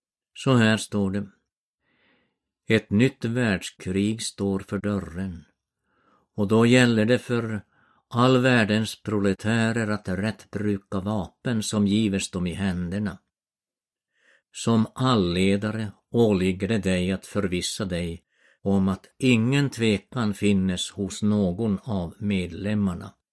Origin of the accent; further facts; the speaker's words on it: Kardis, Norrbotten County, Sweden; I min hemby Kardis i Tornedalen sydde kvinnorna nya klänningar